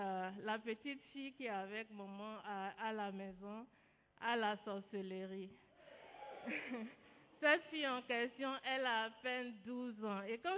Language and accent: French; Benin; Je suis béninoise.